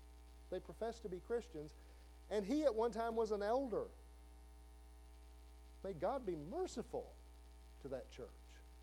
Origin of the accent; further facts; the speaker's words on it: Blytheville, Arkansas, United States; I grew up in the South. I grew up in Blytheville, Arkansas.